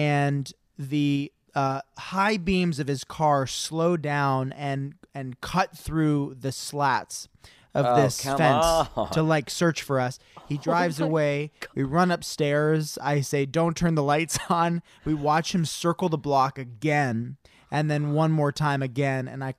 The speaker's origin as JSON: {"language": "English", "town": "College City", "region": "California", "country": "United States", "said": "I'm from College City."}